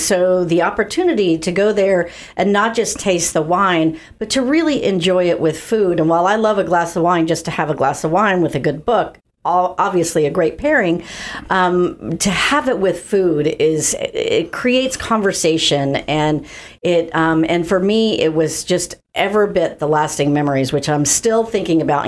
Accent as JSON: {"language": "English", "country": "Ireland", "said": "and I'm Irish"}